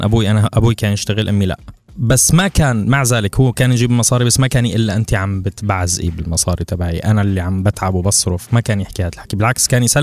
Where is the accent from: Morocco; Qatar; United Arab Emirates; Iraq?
United Arab Emirates; لما ربيت بالإمارات